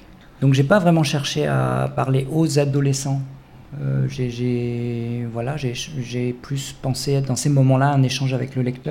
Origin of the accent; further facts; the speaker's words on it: France; On est très sensible à ce qui se passe chez nous, en France